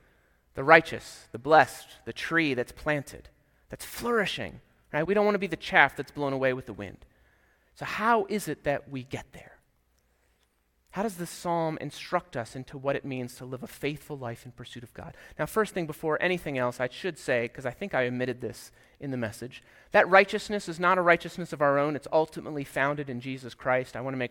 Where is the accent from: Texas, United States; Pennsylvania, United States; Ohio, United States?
Pennsylvania, United States; Now, I grew up in York County, just about 45 minutes away from Hershey Park.